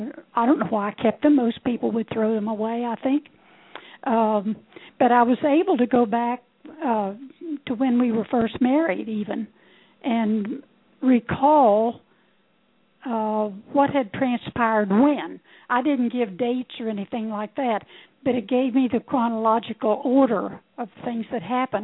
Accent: Ohio, United States; Then I took a trip back to my hometown in Ohio.

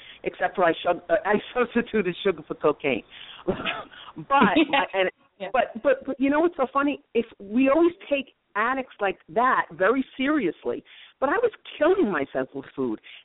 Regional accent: New York, United States; Oh, I am. I will never change my accent.

